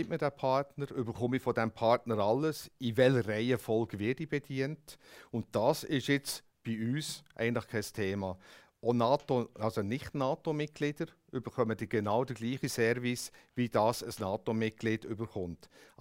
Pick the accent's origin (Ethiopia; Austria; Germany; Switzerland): Switzerland; Das sind so Sachen, die ich jetzt als Schweizer würde wichtig finden und anschauen.